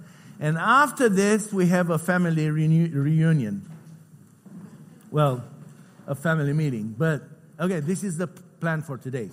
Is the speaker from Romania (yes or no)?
yes; Romania; I'm from Romania.